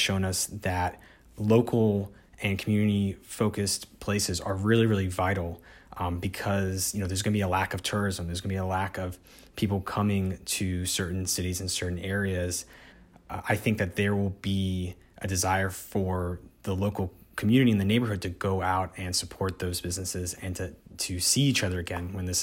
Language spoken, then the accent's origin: English; Florida, United States; And so like you do in a hurricane, I'm from South Florida, the goal is to survive and see the other side of it.